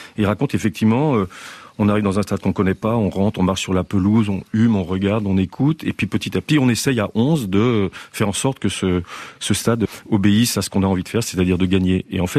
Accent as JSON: {"language": "French", "town": "Lyon", "region": "Auvergne-Rhône-Alpes", "country": "France", "said": "donc je suis lyonnais"}